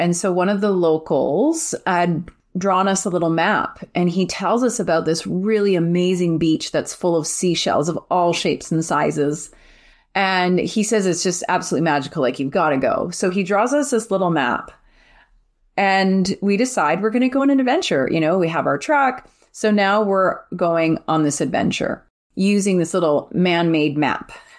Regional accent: Alberta, Canada; We're from Alberta.

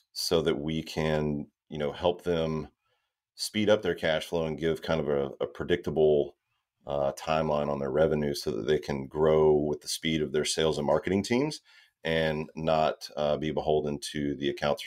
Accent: Beaumont, Texas, United States; moved away as an adult; So born and raised in Beaumont, Texas, spent my entire life there until I joined the Navy in 2001.

